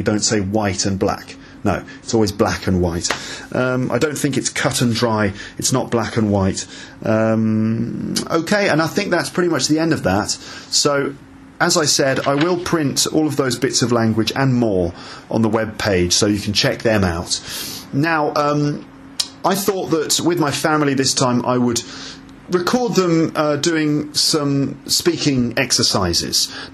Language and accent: English; London, United Kingdom; I'm an English teacher from London